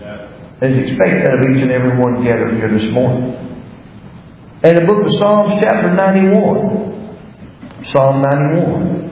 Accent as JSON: {"language": "English", "region": "South Carolina", "country": "United States", "tie": "born or raised there", "said": "I remember the church that I grew up in down in South Carolina."}